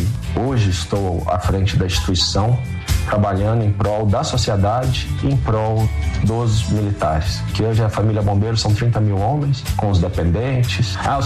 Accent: Taguatinga, Federal District, Brazil; also born or lived in Bahia / Goiás; nascido, morava em Itaguatinga, nasci no hospital de base, passei um pouco da minha infância lá em Itaguatinga, depois já juventude, morei fora de Brasília, morei 4 anos na Bahia, morei 4 anos em Goiás, mas desde 90 fixo em Brasília.

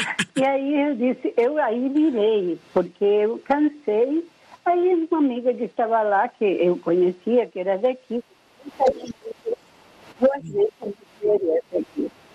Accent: Argentina; Portuguese is a second language; now in Salvador, Brazil; faz 35 anos que estou aqui em Salvador, 36 anos. Eu vim para Salvador, sou argentina, né?

